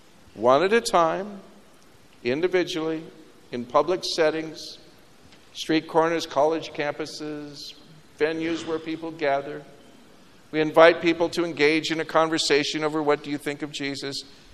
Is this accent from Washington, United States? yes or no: yes; Washington, United States; I grew up in Washington State. My father had a jewelry store.